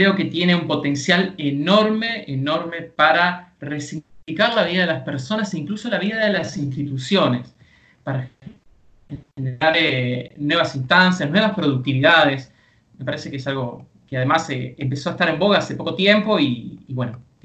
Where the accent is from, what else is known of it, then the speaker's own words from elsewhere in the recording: Santa Fe, Argentina; de Santa Fe, Argentina.